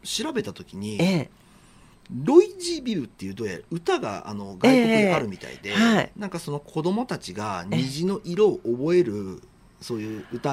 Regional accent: Nagoya, Aichi, Japan; 私自身が守山区出身なんですけども、名古屋の、瀬戸は母の実家がありまして

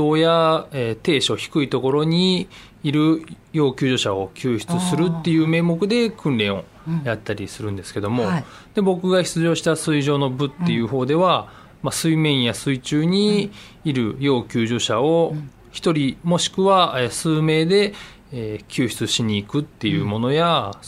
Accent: Seto, Aichi, Japan; 地元愛知県、できればこう瀬戸市で働きたいっていう考えがあって

